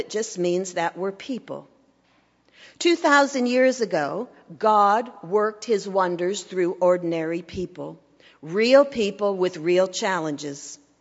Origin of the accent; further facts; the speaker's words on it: Mentor, Kansas, United States; I came from Mentor, Kansas, population 100.